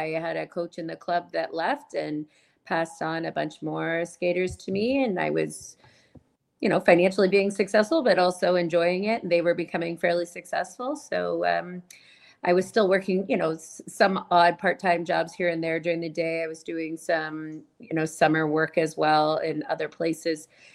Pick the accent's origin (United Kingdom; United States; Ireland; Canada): Canada; Milton, Ontario; I grew up in Milton, which is where I coach now. So I have not left home in a very long time, it seems.